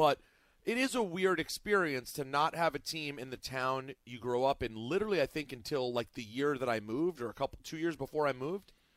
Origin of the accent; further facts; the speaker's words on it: Washington, D.C. area, United States; I'm not from the Baltimore suburbs. I'm from the D.C. suburbs.